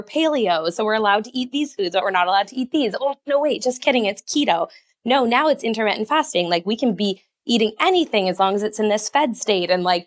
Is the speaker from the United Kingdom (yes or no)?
no; Canada; So, you know, I always kind of say to my clients, like, I'm Canadian, so I go by Canada's Food Guide